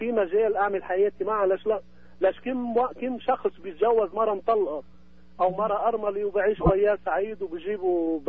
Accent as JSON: {"language": "Arabic", "country": "Lebanon", "moved": "yes", "lives_now": "Brazil", "said": "مثلا انا هاجرت من لبنان على البرازيل من 30 سنه"}